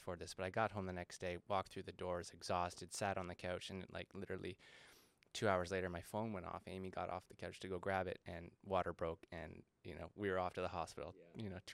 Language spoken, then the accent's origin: English; Sutton, Ontario, Canada; I grew up in Sutton, Pefferlaw area.